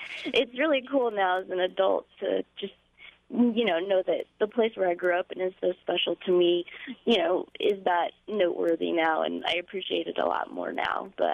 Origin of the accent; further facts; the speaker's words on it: Kansas, United States; now in Elton, United States; I grew up in Chase County, actually, just outside of Cedar Point